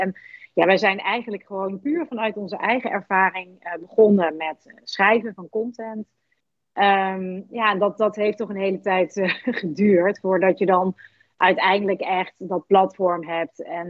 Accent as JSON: {"language": "Dutch", "town": "Maastricht", "region": "Limburg", "country": "Netherlands", "said": "Ik kom inderdaad uit Maastricht. Het mooie zuiden van het land."}